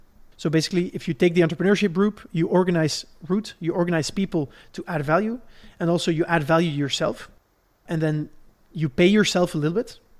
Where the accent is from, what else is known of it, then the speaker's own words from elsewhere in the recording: Belgium; Where I grew up in Belgium, there was nearby a very good baker